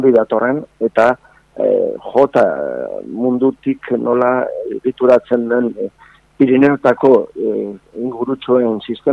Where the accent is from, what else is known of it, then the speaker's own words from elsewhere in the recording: Navarre, Spain; now in Bilbao, Spain; ni Nafarra naiz, ba, joan entzat bizitzera Bilbo aldera